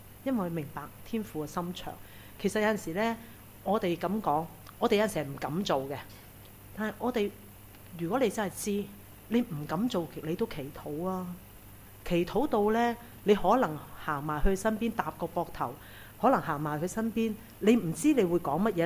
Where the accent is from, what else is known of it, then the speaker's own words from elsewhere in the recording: China; 我們中國人最厲害就是國家自掃門前雪